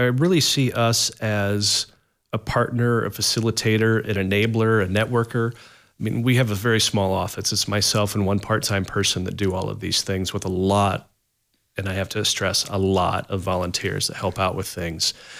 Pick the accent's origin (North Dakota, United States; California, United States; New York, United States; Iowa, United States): Iowa, United States; Des Moines; now in Iowa City, United States; I'm from Des Moines originally, came here for school and never left because, you know, I fell in love with the community.